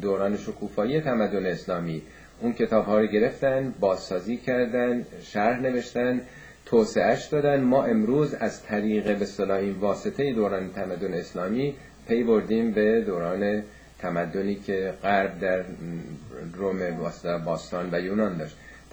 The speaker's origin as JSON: {"language": "Persian", "country": "Iran", "said": "ما هم ایرانی هستیم"}